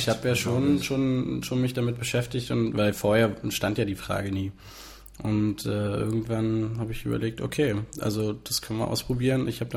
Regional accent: Berlin, Germany; In Berlin. Also ich bin Berliner, ich bin aufgewachsen in Prenzlauer Berg und Hohenschönhausen. Also eine super Mischung.

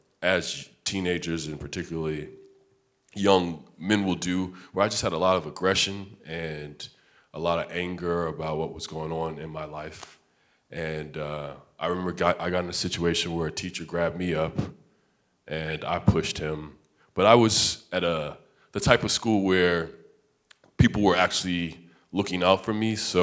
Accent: Washington, District of Columbia, United States; I'm from Washington, D.C.

